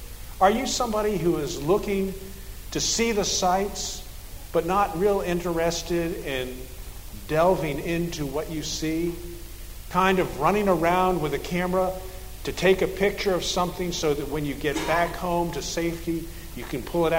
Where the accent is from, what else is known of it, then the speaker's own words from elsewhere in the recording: Washington, District of Columbia, United States; four of us were born and raised in Washington, D.C.